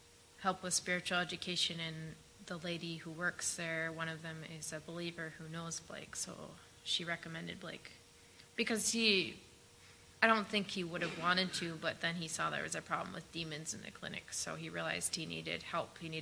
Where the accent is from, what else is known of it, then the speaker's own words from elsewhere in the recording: United States; That I've had an easy life automatically because I'm American or something.